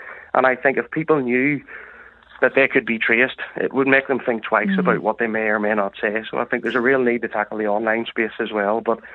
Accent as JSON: {"language": "English", "region": "Northern Ireland", "country": "United Kingdom", "said": "I see myself very much as Northern Irish. I just happen to have more pigment in my skin."}